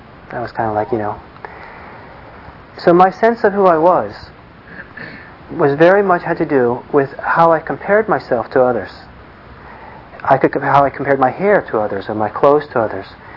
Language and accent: English; Los Angeles, California, United States; also born or lived in Italy; I grew up partly in Italy and partly in Los Angeles.